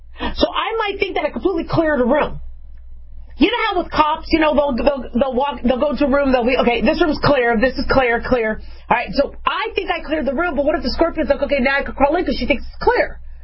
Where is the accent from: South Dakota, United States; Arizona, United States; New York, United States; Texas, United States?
Arizona, United States; You know, I mean, I grew up in Arizona, so we had scorpions.